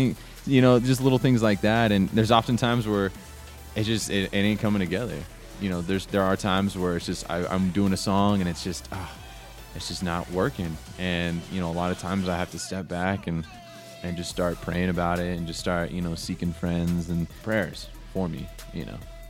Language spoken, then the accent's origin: English; San Diego, California, United States; born there; also born or lived in Temecula / Rancho Cucamonga / Lake Arrowhead / Great Britain; Well, I was born in San Diego, California, and I moved a lot. Moved to Temecula. I've lived in parts of Great Britain. And then moved back here to Rancho Cucamonga.